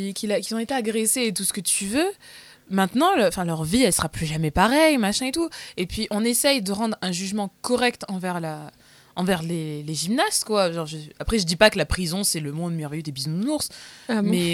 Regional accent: France; Déjà, nous, avec nos yeux de Français, on est choqués. Parce que chez nous, en France, comme la peine de mort est interdite...

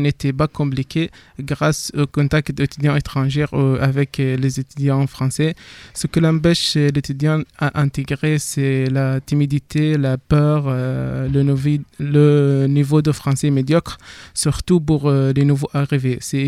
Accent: Sabha, Fezzan, Libya; French is a second language; Je viens de la Libye et ma ville est considérée la quatrième capitale après Tripoli, Benghazi, Misrata et la quatrième c'est Sabha.

